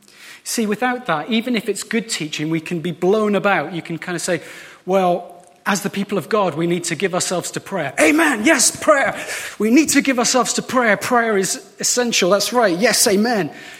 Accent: Edinburgh, Scotland, United Kingdom; when I was growing up in Edinburgh

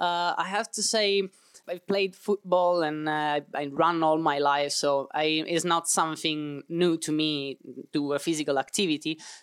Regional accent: Palermo, Sicily, Italy; I was back in Italy, my hometown in Palermo in Sicily, and I was doing the lockdown back then

